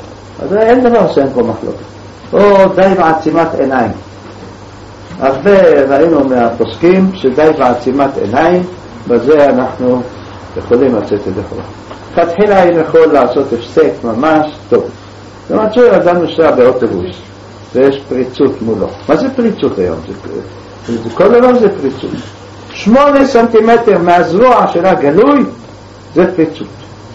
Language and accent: Hebrew; Jerusalem, Jerusalem District, Israel; בירושלים, כולם, אנחנו כאן גדלנו, לפני 40 שנה